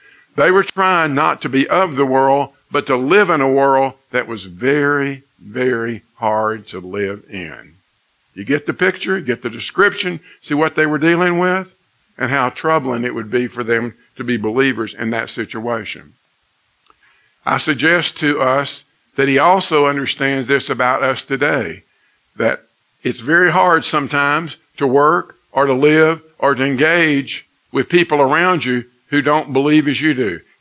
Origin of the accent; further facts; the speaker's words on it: Cleveland, United States; Of course, I say Cleveland. Oh, how's Ohio? I have to explain there's 13 Clevelands, and Cleveland is the second.